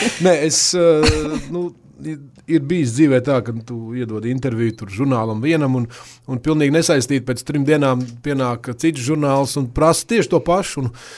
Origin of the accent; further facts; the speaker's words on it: Salacgrīva, Vidzeme, Latvia; jāņem vērā fakts, ka es esmu no Salacgrīvas un salacgrīvieši ar rīdzniekiem tā laikā ļoti nedraudzējās